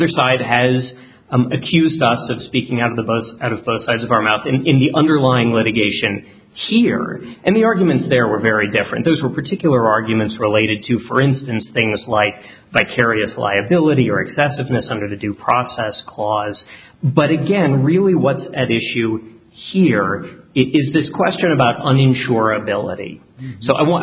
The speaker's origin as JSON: {"language": "English", "town": "Washington", "region": "District of Columbia", "country": "United States", "said": "I'm from Washington, D.C."}